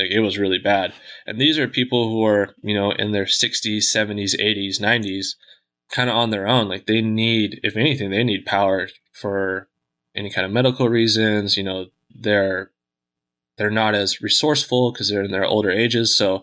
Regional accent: United States; because I'm from the States, like to me, I wanted to tell that story from the States

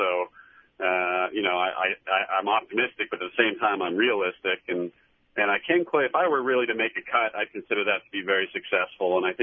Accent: Texas, United States; I grew up in Texas, so the wind blows like crazy there all the time

